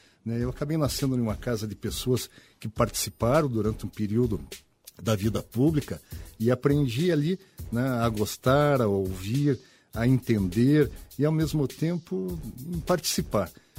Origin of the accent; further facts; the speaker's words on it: Ponta Grossa, Paraná, Brazil; em especial eu que sou da cidade de Ponta Grossa